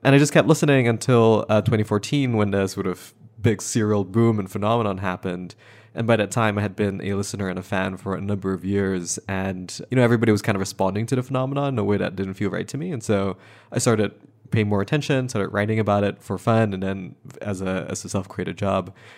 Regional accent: Malaysia; I'm not from this country. I'm from Malaysia.

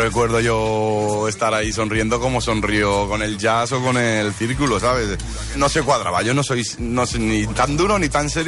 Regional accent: Azuara, Aragon, Spain; Un amigo de mi pueblo, de lo que hablábamos antes, de Azuara.

